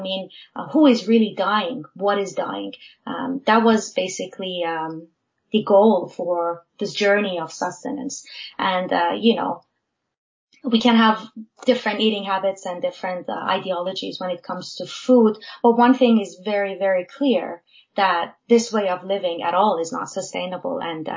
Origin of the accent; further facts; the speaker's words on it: Iran; I was born in Iran, and I've seen, you know, the importance and basically agriculture of wheat all my life. I grew up with that near the city where I was born and lived in.